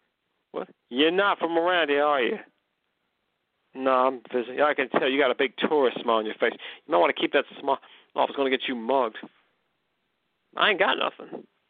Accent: McKinleyville, California, United States; I was from McGinleyville, California.

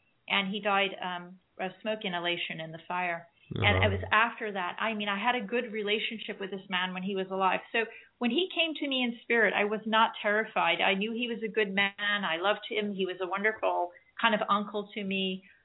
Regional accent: White Plains, New York, United States; I'm just a little girl growing up in White Plains, New York.

